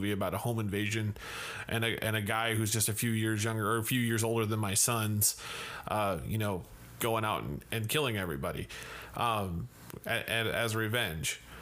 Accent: Chicago, Illinois, United States; I'm from Chicago.

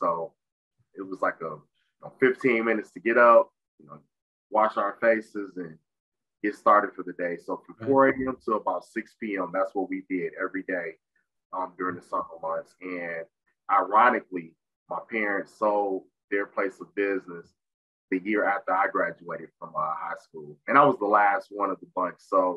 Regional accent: Saginaw, Michigan, United States; So I'm originally from Saginaw, Michigan, which is, it's a blue collar town about 90 miles northwest of Detroit.

